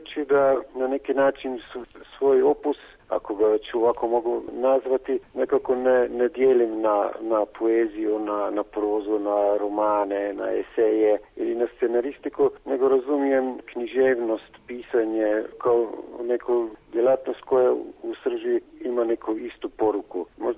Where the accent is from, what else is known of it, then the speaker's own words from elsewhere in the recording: Murska Sobota, Slovenia; A u Mursku Sobotu, moj rodni grad, manje od 10.